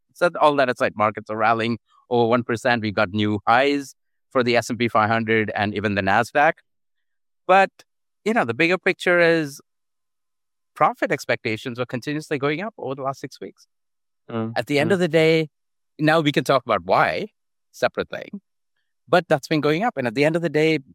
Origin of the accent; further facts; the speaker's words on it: Oman; I grew up in the Middle East, actually, in Oman.